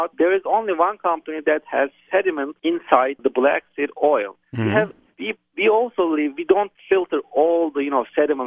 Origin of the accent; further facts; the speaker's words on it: Turkey; accent: British; English is a second language; No, I'm Turkish, but, you know, I learned English in Turkey, and we were taught the, you know, British accent.